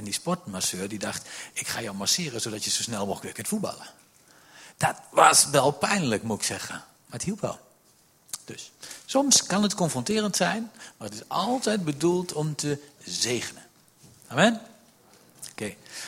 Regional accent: Doetinchem, Gelderland, Netherlands; Wij komen uit Doetinchem.

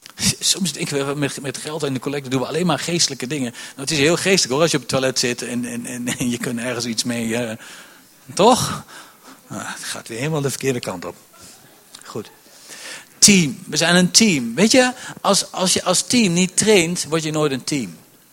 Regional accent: Netherlands; Ik ben Nederlander ook.

